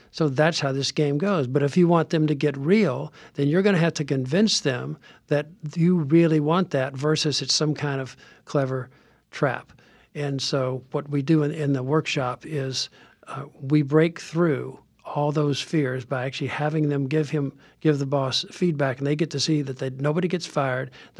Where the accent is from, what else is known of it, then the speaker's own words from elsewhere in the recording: the South, United States; because I was raised in the South